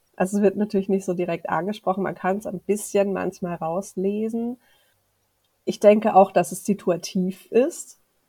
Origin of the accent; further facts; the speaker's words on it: Swabia, Germany; meine Eltern sind doch als Deutsche hierher gekommen, ich bin komplett Deutsch, ich bin hier aufgewachsen in Schwaben.